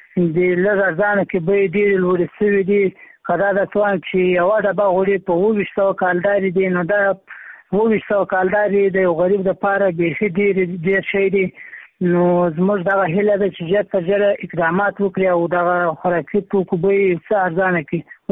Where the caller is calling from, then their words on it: Maiwand, Kandahar, Afghanistan; همدا زه د میوند ولسوالۍ څخه درسره په اړیکه کې یم.